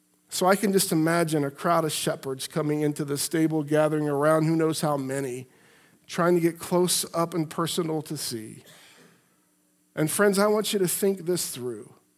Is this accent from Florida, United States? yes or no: no; Piqua, Ohio, United States; she's in a nursing home in my hometown of Piqua at the age 95 or 96.